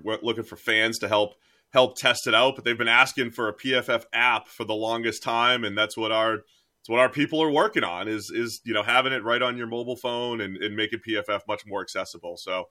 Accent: New England, United States; I am from New England, though.

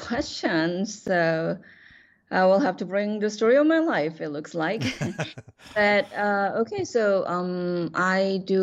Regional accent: South Korea; now in United States; I grew up in Asian culture in South Korea, but my education was modern education

